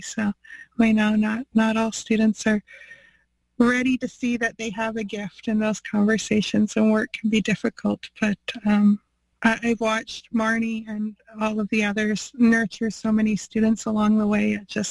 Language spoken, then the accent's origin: English; Saskatchewan, Canada; I am from Treaty 4 territory in Saskatchewan. I'm Anishinaabe and Nahiu, and I currently reside on the unceded traditional territory, the Coquitlam, Catesy, and Kikite people.